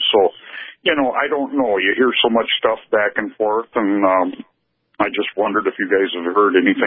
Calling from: Beardsley, Minnesota, United States; Beardsley.

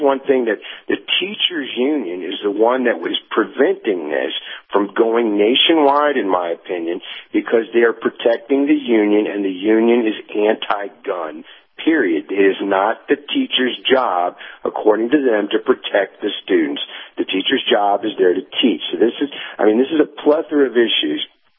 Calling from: Tennessee, United States; in East Tennessee.

